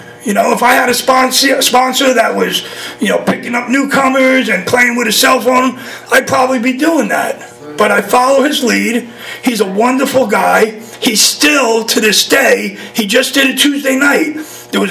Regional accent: New York City, New York, United States; I grew up in New York City. This ain't a Florida accent, by the way.

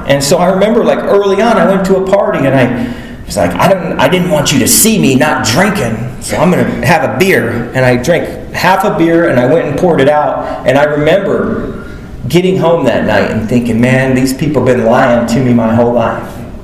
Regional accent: Apache Junction, Arizona, United States; I live in Apache Junction, Arizona. I grew up in Apache Junction, Arizona. And the first feeling of shame I had was being from Apache Junction.

